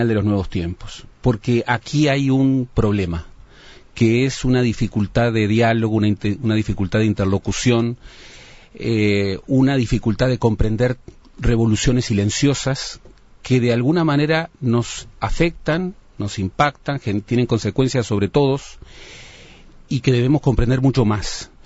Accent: Montevideo, Uruguay; Primero me gustaría señalar que soy un montevideano puro y duro.

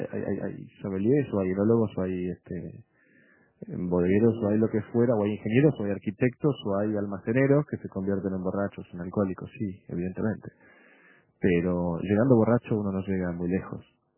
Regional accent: Argentina; born there; also born or lived in Denmark; Yo nací en Argentina, pero soy descendiente de dinamarqueses. Mi padre tiene pasaporte dinamarqués, yo lo tengo. Viví ahí un tiempo.

